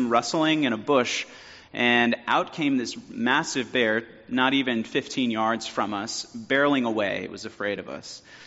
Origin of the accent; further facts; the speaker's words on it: California, United States; I grew up near the Sierra Nevada mountain range in California.